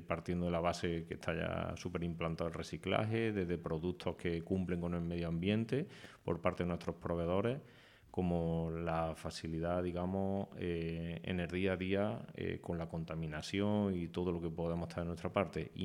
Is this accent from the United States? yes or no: no; Lucena, Andalusia, Spain; y orgullosamente decíamos que somos de Lucena